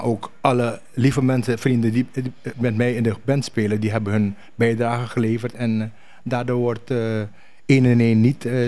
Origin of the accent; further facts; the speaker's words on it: Netherlands; omdat wij als Nederlanders van Surinaamse afkomst onderdeel zijn van het totale grote culturele palet van hier.